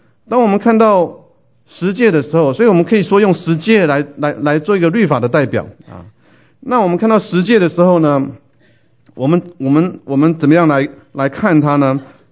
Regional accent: China; 身为中国人

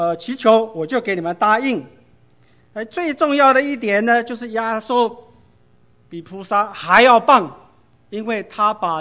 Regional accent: Taiwan; accent: Taiwanese Mandarin; 如果听不懂我的台湾国语是没有司空见惯，因为 我外婆是客家人，所以她听不懂我的台湾国语。

